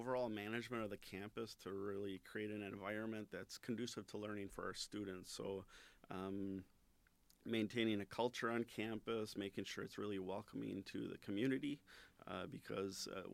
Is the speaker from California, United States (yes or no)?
no; Fond du Lac, Wisconsin, United States; So originally I'm from Fond du Lac. I'm a transplant here for about the last 17 years.